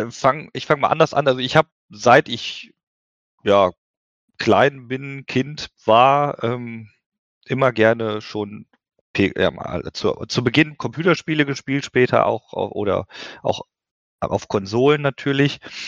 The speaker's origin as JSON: {"language": "German", "region": "North Rhine-Westphalia", "country": "Germany", "lives_now": "Mainz, Germany", "said": "Ich komme auch aus der Kölner Region."}